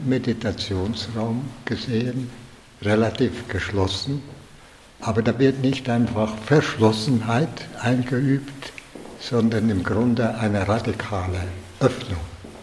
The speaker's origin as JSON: {"language": "German", "region": "Valais", "country": "Switzerland", "tie": "born or raised there", "said": "Ich bin im Wallis aufgewachsen. Ich bin mitten in den hohen Bergen aufgewachsen und habe mich mit 22 Jahren entschieden, Jesuit zu werden"}